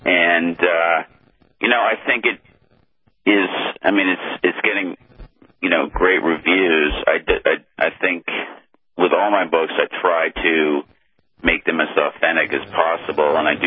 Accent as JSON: {"language": "English", "town": "Boston", "region": "Massachusetts", "country": "United States", "tie": "born or raised there", "said": "like in Boston, my hometown up in Boston, at the at the marathon"}